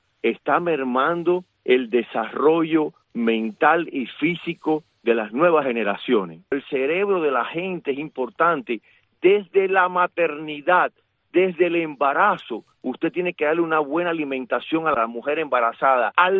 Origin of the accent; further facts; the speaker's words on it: Cuba; also born or lived in Spain / United States; yo sigo siendo cubano